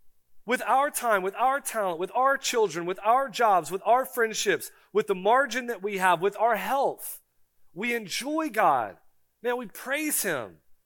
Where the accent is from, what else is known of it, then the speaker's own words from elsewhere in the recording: Florida, United States; I'm from Florida, all right?